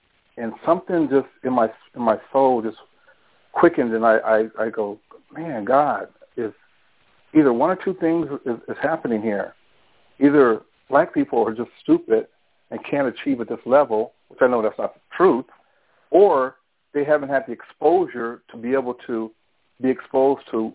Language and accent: English; Pomona, California, United States; And we went back, and we're both in the same town. And so we went back, which was Pomona, California, and just started.